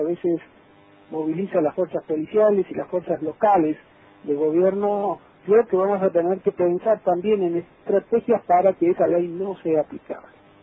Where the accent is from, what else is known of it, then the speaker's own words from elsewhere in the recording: Puerto Deseado, Santa Cruz, Argentina; born there; also born or lived in Ingeniero Jacobacci / El Bolsón / Bariloche; soy nacido en Puerto Deseado, en la provincia de Santa Cruz, y esto de haber recorrido toda la provincia, he vivido en pueblos como Ingeniero Jacobacci, he estado en Maitén, viviendo en Bolsón, en Bariloche